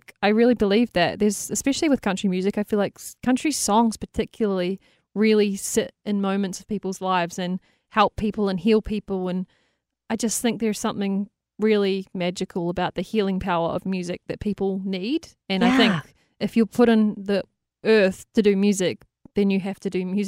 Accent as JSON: {"language": "English", "country": "New Zealand", "tie": "born or raised there", "said": "that's one thing I really noticed growing up in New Zealand"}